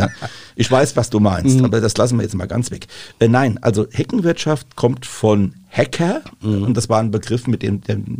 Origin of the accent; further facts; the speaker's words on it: Rhineland-Palatinate, Germany; bei uns in Rheinhessen beispielsweise und auch am Mittelrhein und in der Pfalz, Rheingau und Hessische Bergstraße, sagt man zur Straußwirtschaft Straußwirtschaft, ja, oder kurz Strauße.